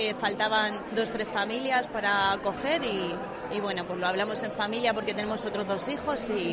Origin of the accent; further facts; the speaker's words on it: Campo de Criptana, Castilla-La Mancha, Spain; somos de Campo de Cristana, estamos un poquito lejos de Ciudad Real.